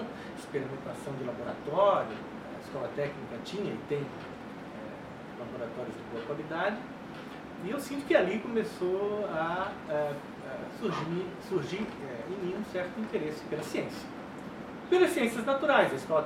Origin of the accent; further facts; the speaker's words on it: Florianópolis, Santa Catarina, Brazil; eu estudei em várias escolas públicas aqui da cidade de Florianópolis. Eu nasci em Florianópolis, em 1965.